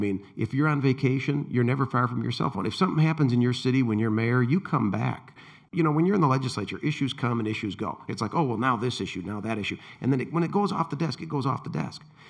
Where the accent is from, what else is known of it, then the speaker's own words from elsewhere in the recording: Pontiac, Michigan, United States; But my hometown of Pontiac, look at Detroit.